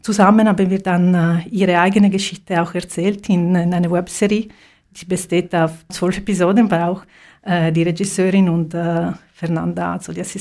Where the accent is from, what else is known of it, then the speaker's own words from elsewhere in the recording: Italy; Ich komme selber aus Italien